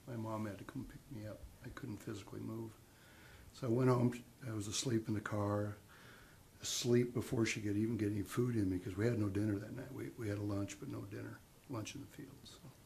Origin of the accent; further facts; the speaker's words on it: Salinas, California, United States; I grew up in Salinas as a youngster, a very poor family.